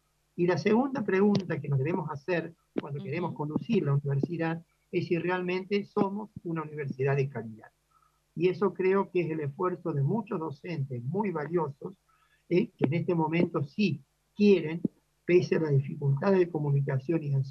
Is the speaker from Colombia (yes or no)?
no; Córdoba, Argentina; Yo soy cordobés, yo soy profesor titular de pediatría en Córdoba.